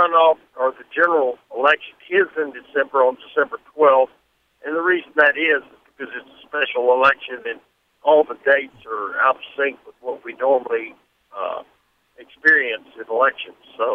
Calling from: Montgomery, Alabama, United States; Yes, I'm calling from Montgomery. I'm in my car

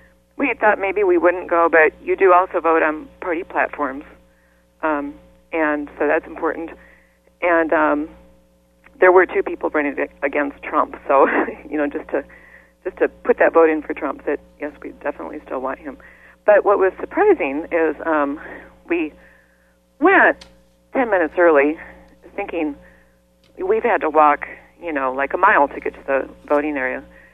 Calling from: Iowa, United States; In Mississippi, southeast Iowa.

